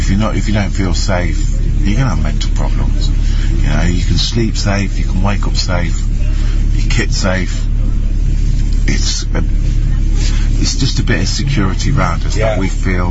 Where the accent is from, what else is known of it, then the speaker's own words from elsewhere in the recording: Coventry, West Midlands, United Kingdom; Well, me personally, when I grew up in Coventry, I found, through the football and whatever, I felt like a family connection with friends.